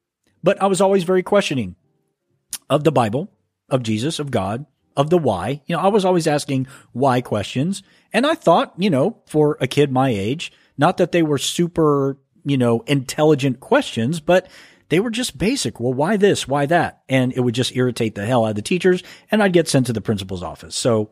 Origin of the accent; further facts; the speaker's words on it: Texas, United States; accent: Texas; I had no idea how bad my Texas accent was until I heard myself on your podcast.